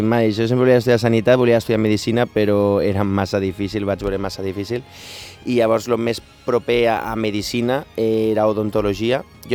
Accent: Tortosa, Catalonia, Spain; la ciutat d'on soc jo, que soc tortosí.

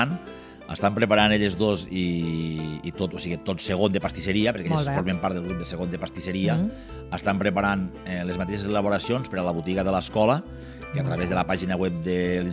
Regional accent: L'Ampolla, Catalonia, Spain; Tranquil·la, jo soc de l'Ampolla, no em preocupes. Jo soc de l'Ampolla.

